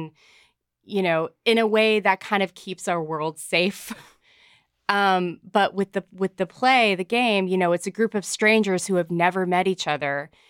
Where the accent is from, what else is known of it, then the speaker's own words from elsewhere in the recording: the South, United States; I feel like there's a lot of like people writing about the South who have never lived here